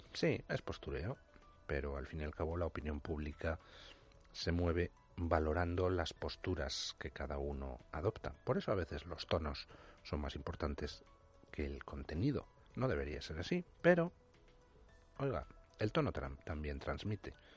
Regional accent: Spain; somos particulares los españoles

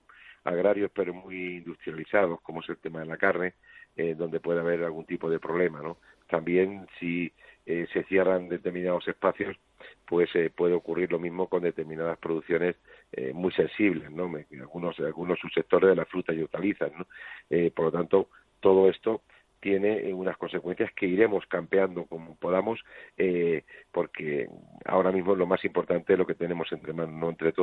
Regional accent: Spain; yo como español me siento muy orgulloso.

